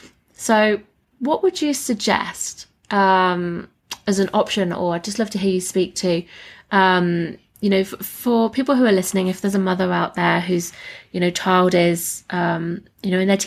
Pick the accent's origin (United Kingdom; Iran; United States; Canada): United Kingdom; England; moved away as an adult; now in Australia; that's when I'm from England, came backpacking, came to Australia